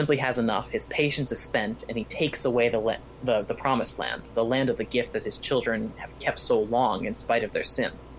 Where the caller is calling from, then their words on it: North Carolina, United States; Hi, John and Greta. … from North Carolina.